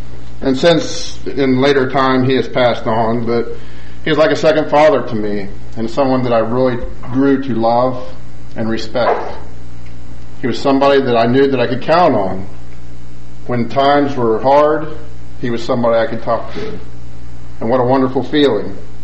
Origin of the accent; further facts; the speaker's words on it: Payton City, West Virginia, United States; where we grew up in Payton City, West Virginia, there's a train tracks probably from here to the road in our backyard.